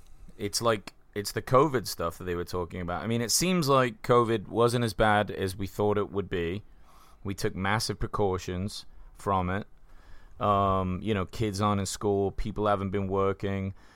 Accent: England, United Kingdom; we're from England, so we have multiple parties.

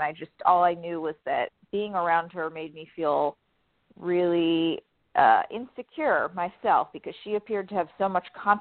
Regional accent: New Jersey, United States; Sure. Well, I grew up in New Jersey, and my first childhood best friend was a girl named Ashley

